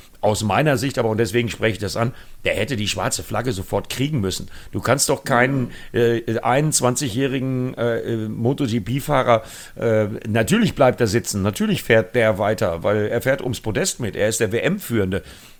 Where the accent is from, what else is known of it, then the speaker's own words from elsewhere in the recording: Bremen, Germany; ich komme aus Bremen